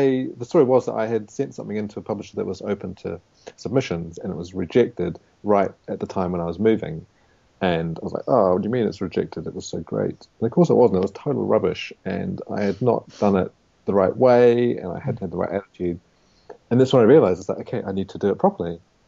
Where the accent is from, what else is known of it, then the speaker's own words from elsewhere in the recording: New Zealand; now in England, United Kingdom; I don't really feel like I'm a New Zealander living in England writing. I'm just kind of writing.